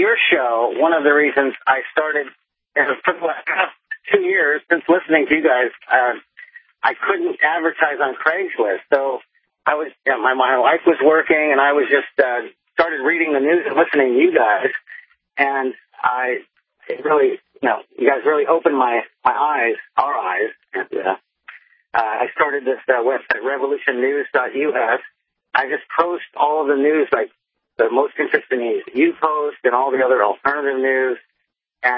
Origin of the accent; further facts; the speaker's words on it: San Francisco, California, United States; I'm from San Francisco.